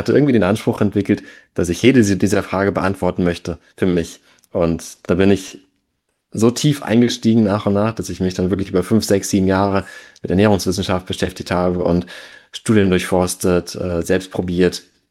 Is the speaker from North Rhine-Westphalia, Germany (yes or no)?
no; Rostock, Mecklenburg-Vorpommern, Germany; Ich bin geboren und aufgewachsen in Rostock an der Ostseeküste. Lebt tatsächlich auch immer noch. Ich bin noch relativ jung, wie die meisten in der Branche sagen würden, mit Ende 20